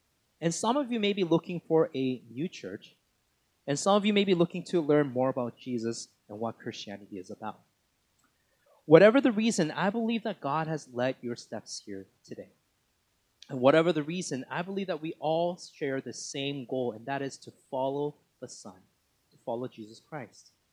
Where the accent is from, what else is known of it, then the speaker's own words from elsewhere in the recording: Burnaby, British Columbia, Canada; I grew up in Burnaby, went to Burnaby South Secondary, and then I also had friends around here, around Fraser Heights, Guilford area, because my first Korean church was Gwangnim.